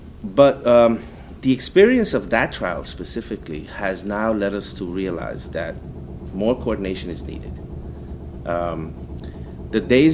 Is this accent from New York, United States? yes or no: yes; New York, United States; now in Guatemala; I grew up in New York and I went back to Guatemala in 95.